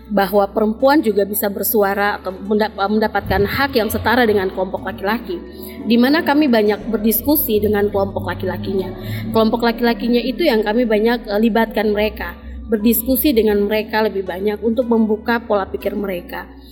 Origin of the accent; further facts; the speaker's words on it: Sorong, Southwest Papua, Indonesia; Baik, asal saya sebenarnya dari Sorong.